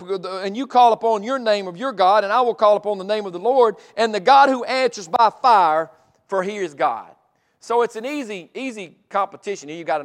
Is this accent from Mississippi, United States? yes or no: yes; Mississippi, United States; Me growing up in Mississippi, the Egg Bowl was always a big rivalry.